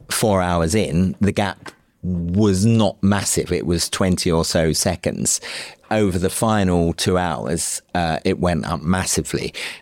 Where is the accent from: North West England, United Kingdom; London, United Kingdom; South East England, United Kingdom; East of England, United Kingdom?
South East England, United Kingdom; I am from Kent. So I was born in Kent and raised in Kent. So for me, it's a sort of a home county team. And I'm going to say, I'm a man of Kent